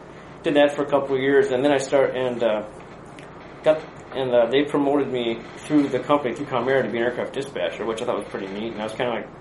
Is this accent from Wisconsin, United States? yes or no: yes; Appleton, Wisconsin, United States; I grew up in Appleton, Wisconsin, which is stone's throw away from Oshkosh, which is the largest air show in the world is.